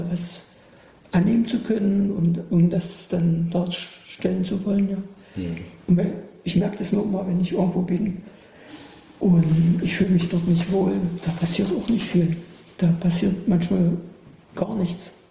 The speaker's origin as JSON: {"language": "German", "town": "Bernburg", "region": "Saxony-Anhalt", "country": "Germany", "tie": "born or raised there", "said": "aus meiner alten Heimatstadt Bernburg zum Beispiel, bestimmte Sachen abzuzeichnen"}